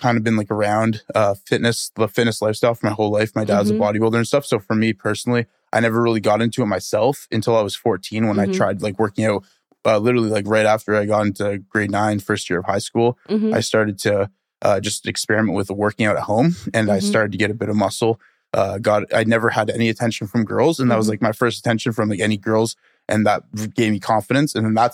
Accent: Ontario, Canada; You know, we came from Ontario and then moved into the East Coast of Canada, and it was in the middle of winter.

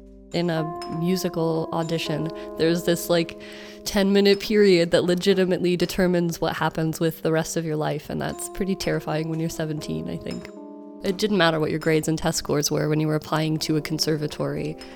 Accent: Huntsville, Alabama, United States; There's this woman from my hometown, from Huntsville, Alabama, who's an incredible opera singer.

